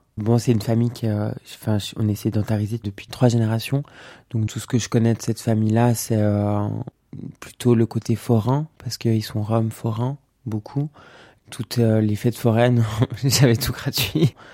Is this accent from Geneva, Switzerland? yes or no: yes; Geneva, Switzerland; J'ai 32 ans, je suis genevoise et aussi rome.